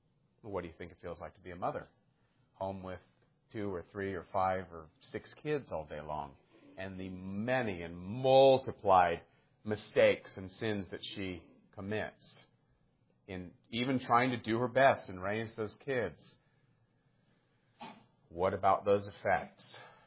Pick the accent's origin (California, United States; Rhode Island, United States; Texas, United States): California, United States; And he knows I'm from California, and so everybody thinks I'm a cream puff.